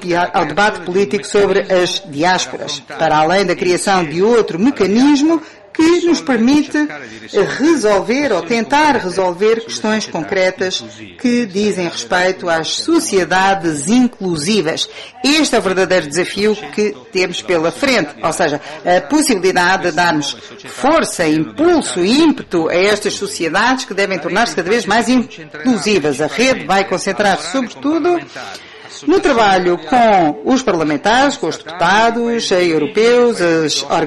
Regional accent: Italy; Portuguese is a second language; Enquanto italiano, eu sei que a comunidade da diáspora representa uma ponte cultural, económica e política entre os vários países de origem e de acolhimento.

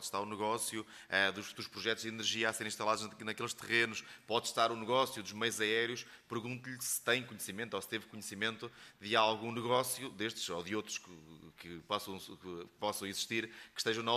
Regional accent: Pombal, Leiria, Portugal; eu sou natural de Pombal

